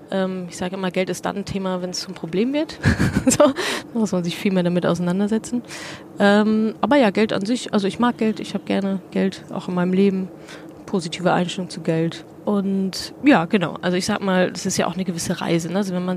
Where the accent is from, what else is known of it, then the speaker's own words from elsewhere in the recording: North Rhine-Westphalia, Germany; mentalitätsmäßig ich bin schon viel Ruhrgebiet